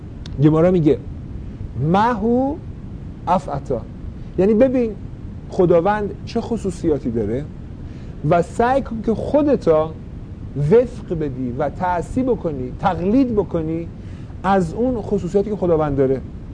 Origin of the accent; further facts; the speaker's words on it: Iran; now in United States; ما یه سلای ایرانی از ایران اومدیم آمریکا، یه دو مدرن لس آنجلس، یه کانسنترین بزرگ، یه دم رفتم تو نیویورک.